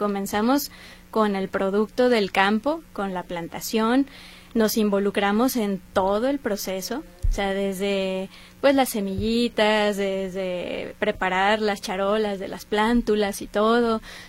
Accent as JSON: {"language": "Spanish", "town": "Zapopan", "region": "Jalisco", "country": "Mexico", "said": "Somos originarias, yo soy originaria de Zapopan, uh-huh."}